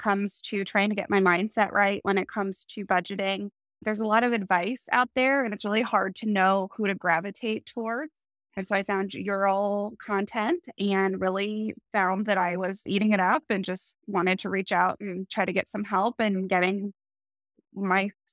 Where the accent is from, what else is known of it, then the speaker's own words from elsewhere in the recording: Midwest, United States; also born or lived in California; I'm a Midwesterner my whole life, except for the very short stint I tried to be a California girl, but quickly decided I couldn't financially afford that.